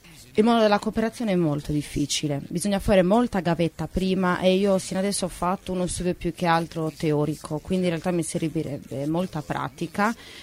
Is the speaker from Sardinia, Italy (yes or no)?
yes; Fonni, Sardinia, Italy; also born or lived in Nuoro; Io sono nata a Nuoro, centro Sardegna, quindi sono dalla parte della montagna, non della spiaggia. Però io sino all'adolescenza ho vissuto a Fonni, sempre centro Sardegna, del paesino più alto della Sardegna.